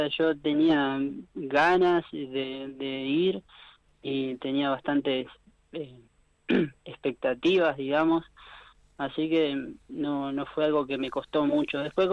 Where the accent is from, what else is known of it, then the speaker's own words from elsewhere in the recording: Barra de Balizas, Rocha, Uruguay; now in Montevideo, Uruguay; Yo soy de Barra de Balizas, en realidad, que es un balneario un poquito más al este, más chico. Uh-huh. Un balneario que son de 350 personas, más o menos, por ahí va creciendo, pero de a poco. Y nada, y que me fui a Montevideo en 2010